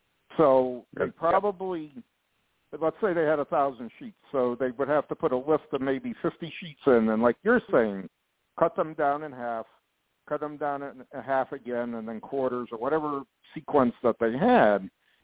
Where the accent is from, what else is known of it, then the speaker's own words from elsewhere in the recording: North Branford, Connecticut, United States; I grew up in Connecticut, North Branford, Connecticut.